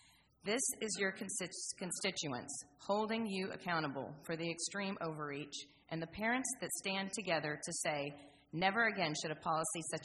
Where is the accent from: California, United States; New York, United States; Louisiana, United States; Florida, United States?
Florida, United States; Ormond Beach; I'm from Ormond Beach.